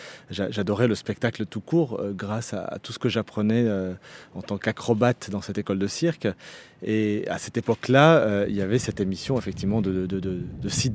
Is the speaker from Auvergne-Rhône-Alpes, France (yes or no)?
yes; Saint-Priest, Auvergne-Rhône-Alpes, France; J'ai grandi dans un quartier, donc à Saint-Priest, effectivement.